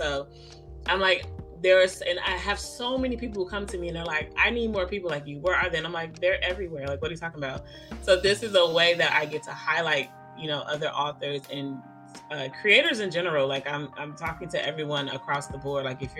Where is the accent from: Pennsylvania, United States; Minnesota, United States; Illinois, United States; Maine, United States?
Illinois, United States; Chicago; I'm from Chicago. I grew up loving fantasy through my mother and books through my grandmother.